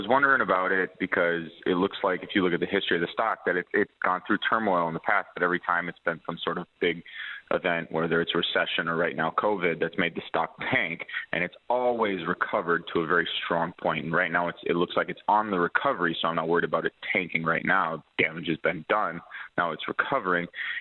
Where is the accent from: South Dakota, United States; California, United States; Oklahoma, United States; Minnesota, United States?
Minnesota, United States; I'm from Minnesota.